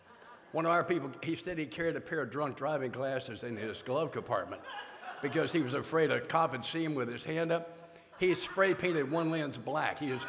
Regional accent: the South, United States; All right, now I'm from the South.

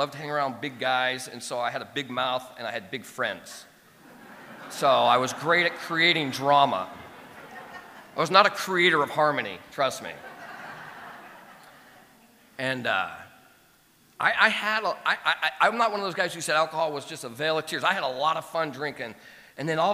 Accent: Stockton, California, United States; So I came, I grew up in Stockton, California. This is nothing, if you're from California, it's a place to be from.

